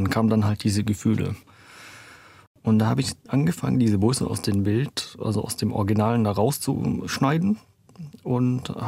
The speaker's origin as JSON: {"language": "German", "town": "Damascus", "region": "Damascus Governorate", "country": "Syria", "tie": "born or raised there", "moved": "as an adult", "said": "1979 ging es dann nach Damaskus zurück und ich bin dann 1984 in Damaskus geboren worden, wo ich auch durchgehend bis 2008 gelebt habe."}